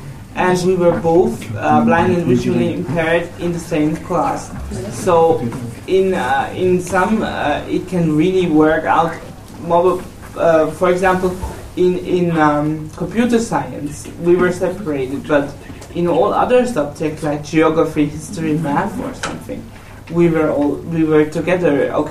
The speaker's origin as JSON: {"language": "English", "country": "Austria", "also_born_or_lived": "Switzerland", "second_language": "English", "said": "I'm from Austria, but we are living close to the Swiss-German and to the Swiss and German border. So I was in a boarding school in Switzerland"}